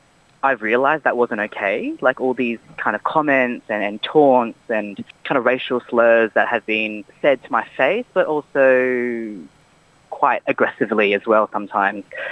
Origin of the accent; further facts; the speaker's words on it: Brisbane, Queensland, Australia; now in Sydney, Australia; I am an Australian Filipino, born and raised in Brisbane, but currently living on Gadigal land in Sydney.